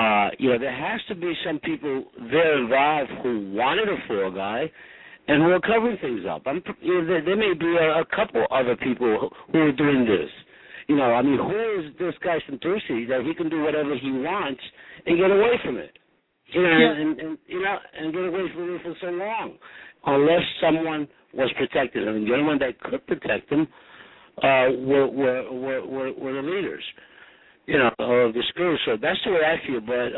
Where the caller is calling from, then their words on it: Philadelphia, Pennsylvania, United States; I'm calling from Philadelphia.